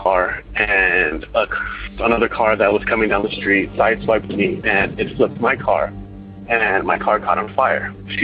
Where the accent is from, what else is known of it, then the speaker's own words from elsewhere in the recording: Irvine, California, United States; I'm from Irvine, California.